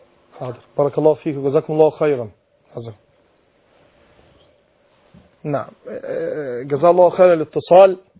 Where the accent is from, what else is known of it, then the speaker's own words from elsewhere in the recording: Egypt; وانا كمصري